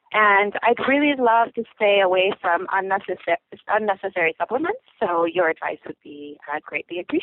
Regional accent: San Diego, California, United States; I'm from San Diego, California. I have a 6-month-old daughter, and she is breastfed right now

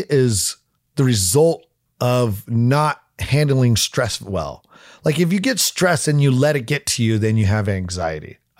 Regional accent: Oregon, United States; not when I grew up, you know, where I grew up in Oregon, like it's great.

